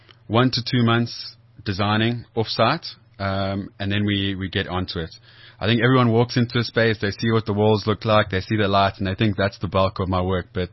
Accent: South Africa; I'm South African.

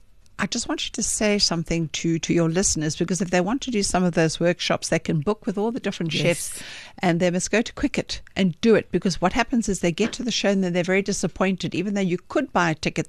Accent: Durban, KwaZulu-Natal, South Africa; Because I grew up in Durban, so I grew up on a lot of indigenous stuff as a kid.

